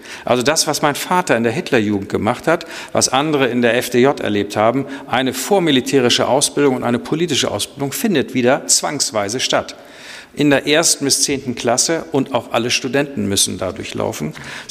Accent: Northern Germany, Germany; Ich bin Norddeutscher.

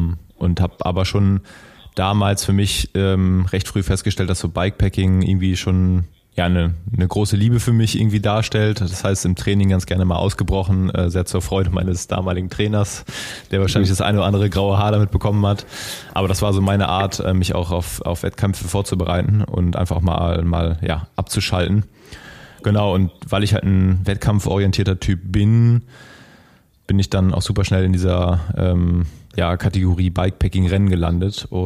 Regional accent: Kassel, Hesse, Germany; born there; Genau, also ich bin in Kassel geboren im Jahr 1989, sprich ich bin jetzt inzwischen 33 Jahre alt

